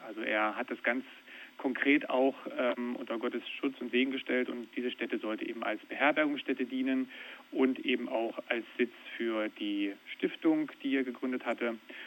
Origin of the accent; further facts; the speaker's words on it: Wernigerode, Saxony-Anhalt, Germany; also born or lived in Cottbus; now in Baden-Württemberg, Germany; Geboren bin ich in Cottbus, im Forst in der Lausitz, in der Nähe der polnischen Grenze. Und bin 84 nach Wernigerode umgezogen.